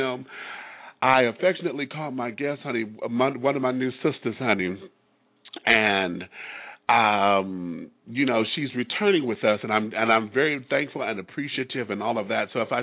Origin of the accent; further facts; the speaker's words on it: Detroit, Michigan, United States; in my hometown of Detroit, Michigan, actually on the outskirts in Ferndale.